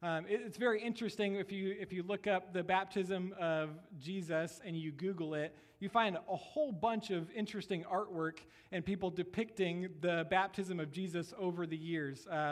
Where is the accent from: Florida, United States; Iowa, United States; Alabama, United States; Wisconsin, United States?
Iowa, United States; I didn't grow up on a farm in Iowa, but I grew up in Iowa in the middle of nowhere